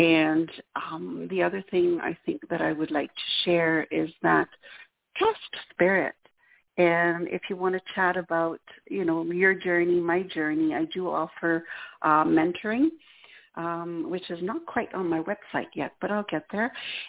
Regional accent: Quebec City, Quebec, Canada; first language French; English is a second language; My first language is French, and I'm originally from Quebec City, so my services are available in both French and English.

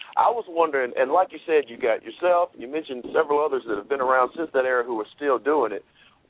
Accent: Alabama, United States; now in Georgia, United States; in Alabama, and I was just actually having a conversation earlier today about how spoiled I am here in here in Georgia

